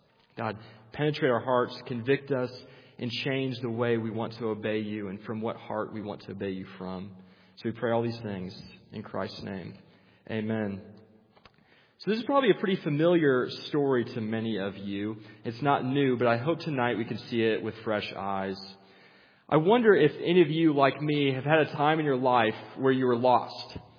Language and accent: English; Illinois, United States